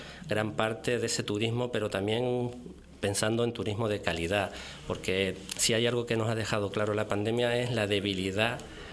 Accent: Puerto de la Cruz, Canary Islands, Spain; yo digo mi Puerto de la Cruz porque nací en el Puerto de la Cruz, he vivido, me he criado y pasé mi adolescencia, mis estudios en el Puerto de la Cruz

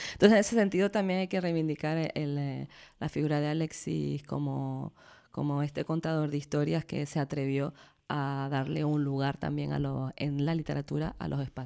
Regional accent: Canary Islands, Spain; espacios cercanos a nosotros y a nosotras, ¿no?, como lectores canarios.

